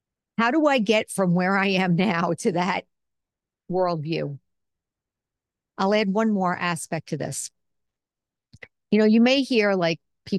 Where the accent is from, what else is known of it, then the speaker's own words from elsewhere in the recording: United States; I'm still an American, I'm still female